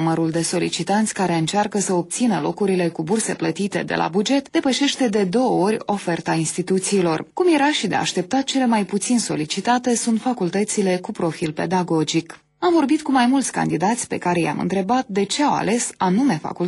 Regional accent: Bender, Moldova; Noi suntem din Tighina.

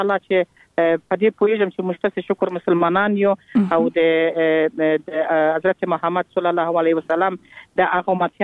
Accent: Kandahar, Afghanistan; born there; موږ خپل چې په کندهار کې پیدا سولو او زما اولادونه په کندهار کې پیدا سو

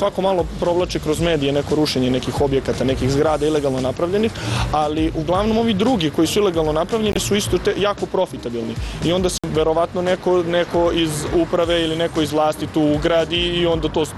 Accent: Kraljevo, Šumadija and Western Serbia, Serbia; now in Belgrade, Serbia; dolazim iz Kraljeva, student sam Građanskog fakulteta u Beogradu.

